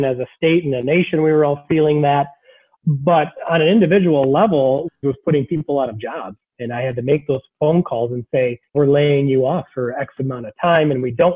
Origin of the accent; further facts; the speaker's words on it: Alpena, Michigan, United States; I was born and raised in Alpena.